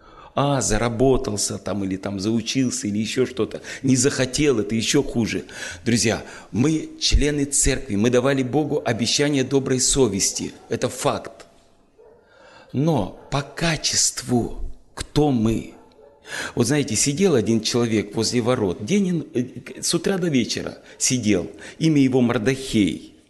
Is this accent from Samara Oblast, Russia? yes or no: no; Kansk, Krasnoyarsk Krai, Russia; Я приехал из города Канска, из Красноярского края.